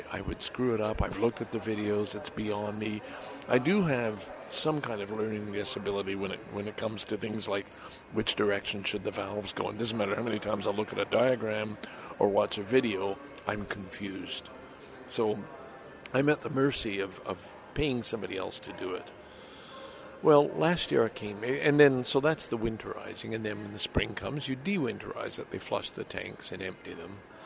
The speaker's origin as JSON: {"language": "English", "town": "Montreal", "region": "Quebec", "country": "Canada", "tie": "born or raised there", "said": "Just kind of a contented update from my hometown, Montréal."}